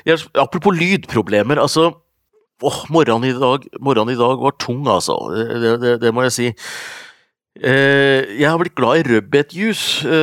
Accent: Gjøvik, Innlandet, Norway; jeg er fra Gjøvik, vet du, Mjøsa

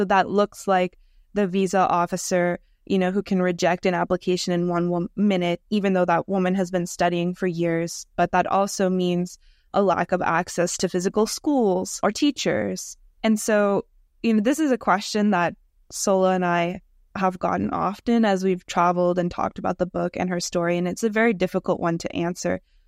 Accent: United States; I, growing up in the United States, I think I had an understanding

